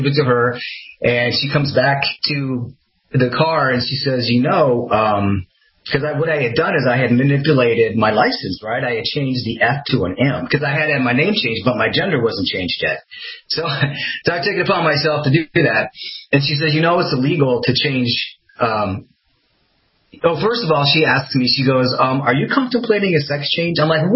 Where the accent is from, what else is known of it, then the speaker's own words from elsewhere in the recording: Midwest, United States; I mean, I grew up in the Midwest, you know.